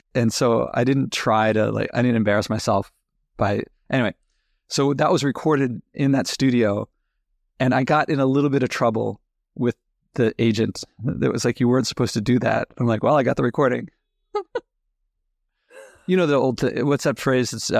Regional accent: Philadelphia, Pennsylvania, United States; I'm from Philadelphia

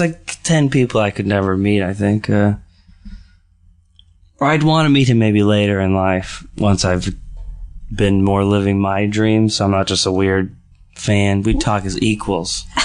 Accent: Los Angeles, California, United States; So, you know, growing up in Los Angeles was great.

